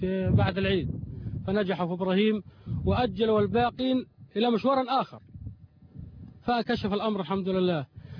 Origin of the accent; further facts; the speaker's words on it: Egypt; أنا مواطن مصري